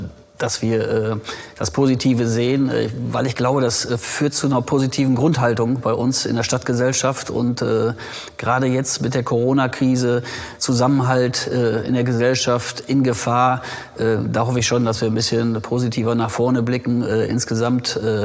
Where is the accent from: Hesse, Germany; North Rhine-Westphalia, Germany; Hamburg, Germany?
North Rhine-Westphalia, Germany; Rheine; Aber ich kann eigentlich sagen, Rheine ist meine Heimatstadt. Bin hier geboren, aufgewachsen. Ich sage immer, links der Ems geboren und rechts der Ems aufgewachsen.